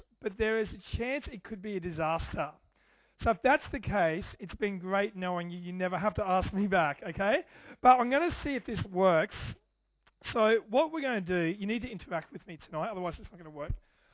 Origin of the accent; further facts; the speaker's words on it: Redcliffe, Queensland, Australia; I feel like, because I'm from Redcliffe, I feel like we have a common bond.